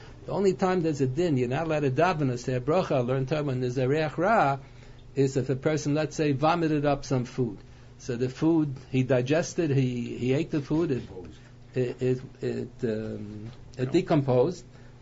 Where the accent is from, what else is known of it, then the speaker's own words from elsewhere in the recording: Scranton, Pennsylvania, United States; born there; My mother … told me I was born in Mercy Hospital in Scranton, Pennsylvania. It was a Catholic hospital, and every room had a big tzelem.